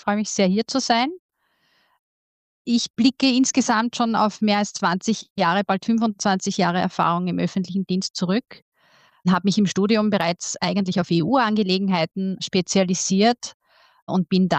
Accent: Styria, Austria; Letztlich im Sommer 2024, also letztes Jahr im Sommer, bin ich dann mit meiner Familie zurück in mein Heimatbundesland gekehrt und fungiere eben seit Mitte September letzten Jahres als Nachhaltigkeitskoordinatorin im Amt der Steiermärkischen Landesregierung.

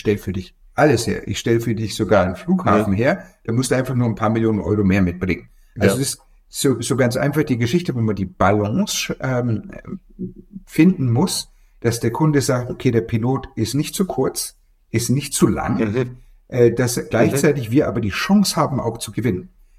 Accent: Bavaria, Germany; Also ich bin aus Franken.

